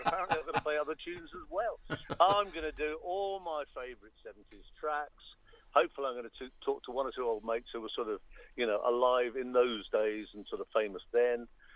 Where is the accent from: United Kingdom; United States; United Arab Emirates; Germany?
United Kingdom; Midlands; I was brought up in the Midlands listening to Les Ross.